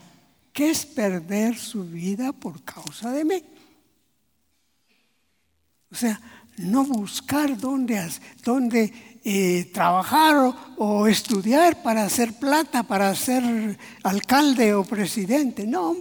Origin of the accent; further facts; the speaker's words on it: San Marcos, Guatemala; yo soy de San Marcos